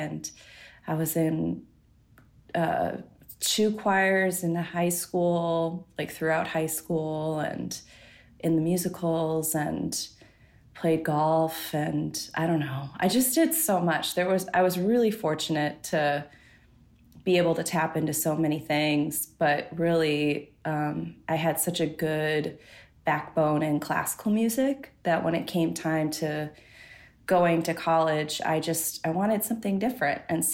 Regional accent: Appleton, Wisconsin, United States; I definitely think it's there, for better or for worse. But I think with growing up here

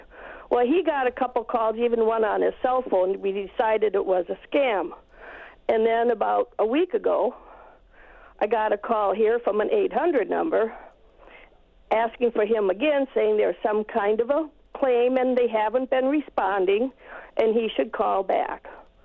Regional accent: Wausau, Wisconsin, United States; I'm from Wausau

